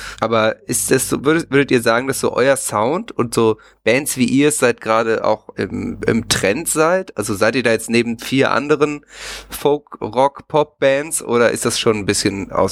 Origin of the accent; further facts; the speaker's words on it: Hamburg, Germany; Nur einen anderen Hamburger würde das stören, wenn er hört, dass ich Hamburger bin, ne?